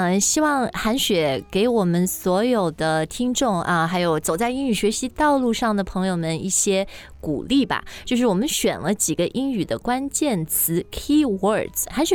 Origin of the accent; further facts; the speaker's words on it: Shanghai, China; 因为我自己是上海人，我在上海出生长大